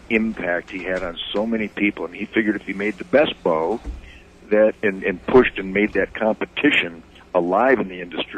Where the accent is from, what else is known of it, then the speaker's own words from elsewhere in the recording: Redford, Michigan, United States; Well, hell, I was born and raised in Redford over there. Detroit city limits.